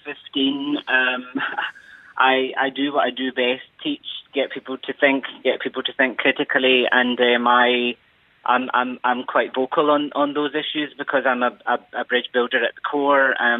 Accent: Glasgow, Scotland, United Kingdom; I teach contemporary Islam, and I'm from Glasgow. Yeah, right. My parents are Pakistani.

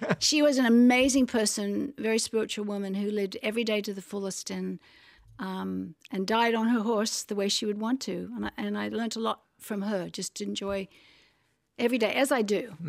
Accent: Australia; also born or lived in England; So I grew up in Australia, and Australia is my heart home.

